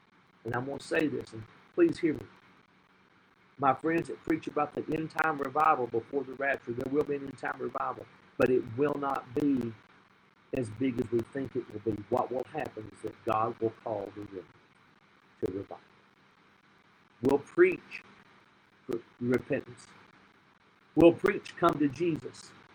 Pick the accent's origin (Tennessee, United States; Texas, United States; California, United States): Tennessee, United States; My home state of Tennessee.